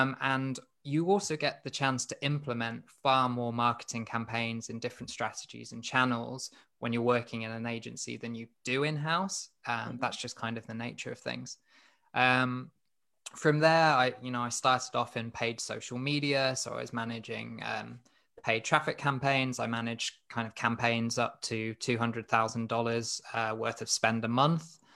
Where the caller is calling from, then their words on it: West Midlands, United Kingdom; As you've probably heard from my accent, it's not the US. I'm slap bang in the middle of the UK, a gorgeous place called Staffordshire.